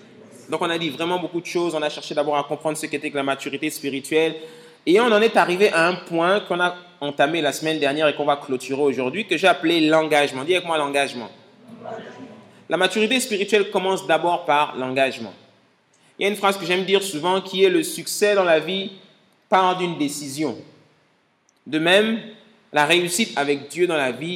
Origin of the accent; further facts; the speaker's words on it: Gabon; Chez nous au Gabon, c'est 21 ans je crois